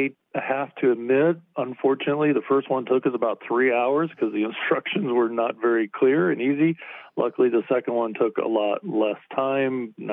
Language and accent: English; California, United States; now in Chiloquin, United States; Well, I grew up in California and worked most of my career with Sony